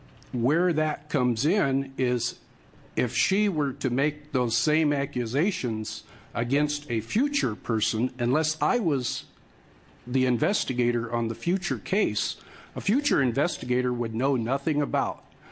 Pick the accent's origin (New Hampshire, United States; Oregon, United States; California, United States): Oregon, United States; Clatskanie; I'm from Klatskanai.